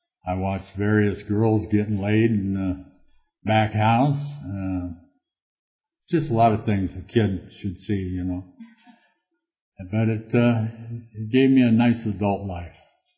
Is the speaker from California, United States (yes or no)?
yes; Yorba Linda, California, United States; now in Fullerton, United States; And I'm from Yorba Linda. I got sober in Fullerton.